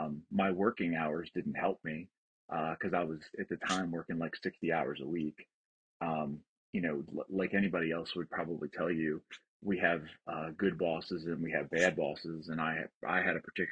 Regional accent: Baltimore, Maryland, United States; I grew up in Baltimore, Maryland, and I would spend a lot of time at the beach in Ocean City.

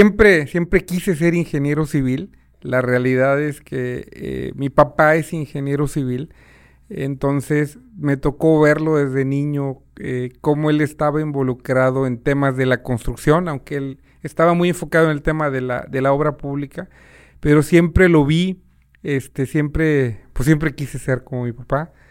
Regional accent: Mexico City, Mexico; born there; also born or lived in Cuernavaca; now in Monterrey, Mexico; yo nací en la Ciudad de México porque pues, en ese momento ahí estaba mi familia, pero realmente soy, yo te diría que guerrerense por adopción. Y luego, pues, cambié de ciudad, estuve un tiempo en Cuernavaca, Morelos, ahí estuve estudiando la preparatoria. Luego me vine aquí a Monterrey a terminar la prepa

